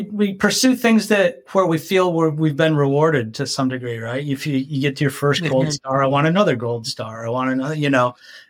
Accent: Buffalo, New York, United States; I grew up in Western New York in Buffalo, you know, so basically football and hockey culture.

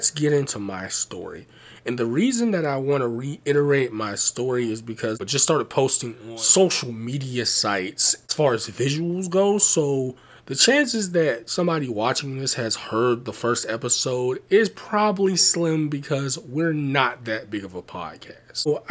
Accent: Tampa, Florida, United States; born there; also born or lived in Pittsburgh; I guess you could say I'm really from Tampa, Florida, because I was born there.

